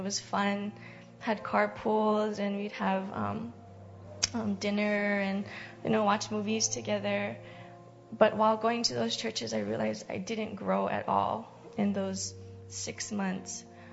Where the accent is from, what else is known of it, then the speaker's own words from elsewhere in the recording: Hawaii, United States; I grew up in Hawaii and started going to church when I was 7.